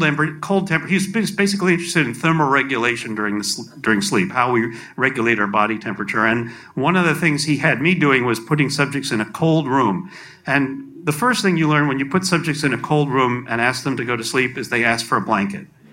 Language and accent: English; New York City, New York, United States; in the apartment building that I was growing up in New York City.